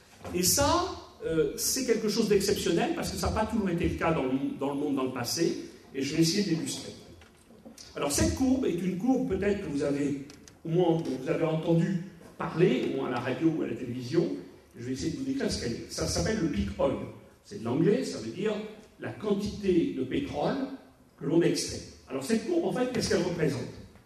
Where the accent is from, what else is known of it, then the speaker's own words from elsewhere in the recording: Bordeaux, Nouvelle-Aquitaine, France; Je suis toujours bordelais pour ma famille, je travaille à Paris et un peu partout dans le monde, mais je suis bordelais pendant le week-end